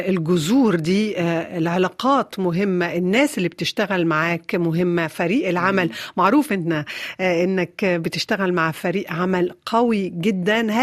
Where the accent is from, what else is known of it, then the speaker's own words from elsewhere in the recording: Beirut, Beirut Governorate, Lebanon; born there; وأنا بحبها، أنا مولودة في بيروت مش ممكن أنسى بيروت